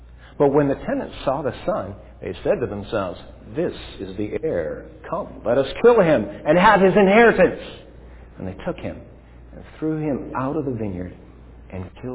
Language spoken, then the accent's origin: English; Alberta, Canada; I grew up in Alberta, and I went to the University of Alberta and got a degree in plant science.